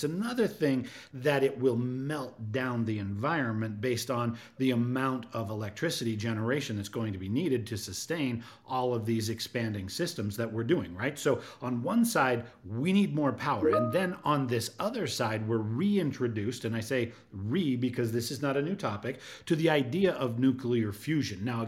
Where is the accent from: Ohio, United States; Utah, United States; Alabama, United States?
Utah, United States; I grew up in Utah as a child